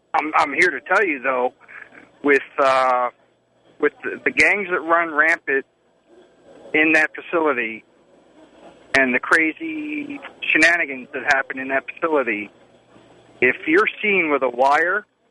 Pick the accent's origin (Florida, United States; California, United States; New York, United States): New York, United States; Long Island; I was born and raised in New York. I had some street smarts. I was born and raised in Long Island. Yeah, pretty tough communities, but not like New York City with the gangs.